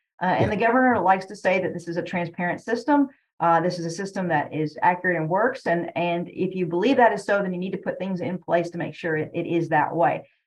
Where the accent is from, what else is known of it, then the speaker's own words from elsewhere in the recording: Kentucky, United States; because I'm from Eastern Kentucky. I saw what the floods did in my region.